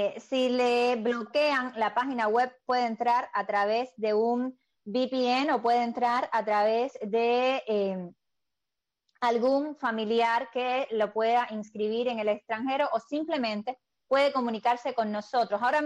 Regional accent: Cuba; nuestro país está en crisis y como cubano tenemos el derecho de hacer algo.

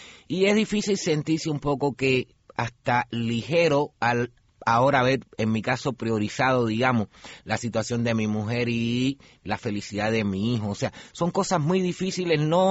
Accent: Cuba; pero como cubanos, todos con el mismo anhelo de libertad para nuestra patria

